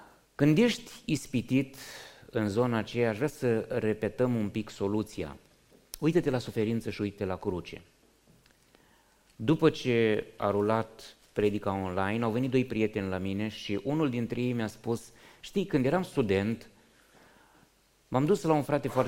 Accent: Iași, Iași County, Romania; În biserica în care am crescut, în Iași

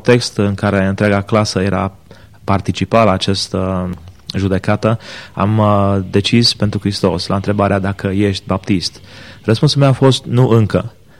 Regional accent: Oradea, Bihor County, Romania; Crescând în Biserica Baptistă numărul 2 din Oradea

